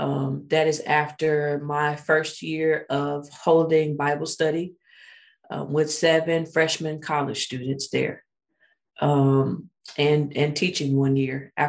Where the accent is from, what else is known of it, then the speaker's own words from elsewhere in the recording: Oklahoma City, Oklahoma, United States; I am from Oklahoma City, born to a Christian family, born Christian, I say.